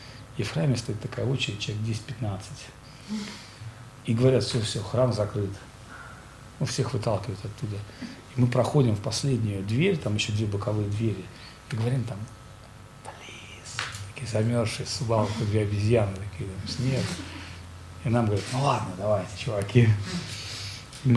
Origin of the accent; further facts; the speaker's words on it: Russia; Я спросил, откуда вы, из России? Я сказал, из России.